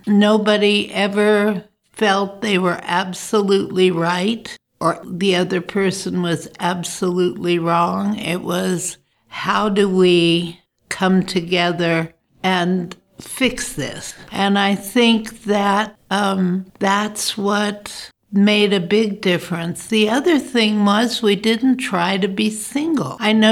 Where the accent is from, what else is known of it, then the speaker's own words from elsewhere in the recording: Zimbabwe; When I was a little girl, I grew up in Africa. My parents were missionaries, and we were in what was then Southern Rhodesia, which is now Zimbabwe.